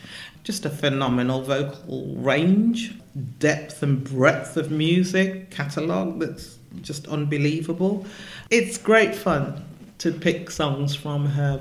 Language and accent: English; Birmingham, West Midlands, United Kingdom; We're all from Birmingham, born and bred. Really proud of our Brummy roots.